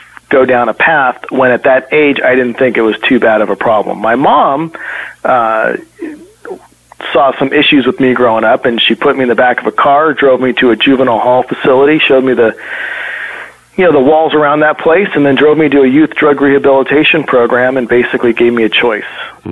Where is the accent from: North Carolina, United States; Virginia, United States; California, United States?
California, United States; My wife and I were born and raised in California. I went to school there, undergrad, graduate school, USC, lived in L.A., lived in Santa Monica, Rancho Cucamonga, Riverside.